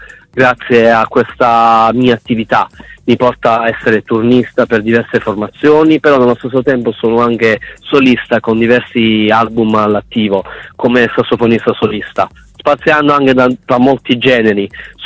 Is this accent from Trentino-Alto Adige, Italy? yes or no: no; Apulia, Italy; tratta le origini della mia terra, il Gargano